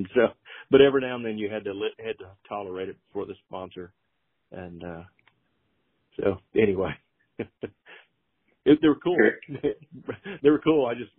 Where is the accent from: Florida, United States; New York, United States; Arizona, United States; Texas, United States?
Texas, United States; I think one advantage I had was growing up in South Texas, it was always hot down there, so the heat didn't really bother me that much.